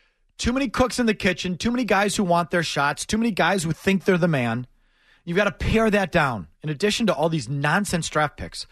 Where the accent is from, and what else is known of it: Wisconsin, United States